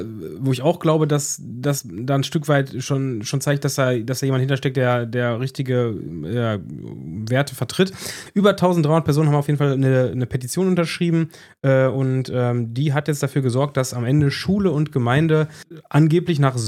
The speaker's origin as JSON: {"language": "German", "country": "Switzerland", "said": "das als Schweizer"}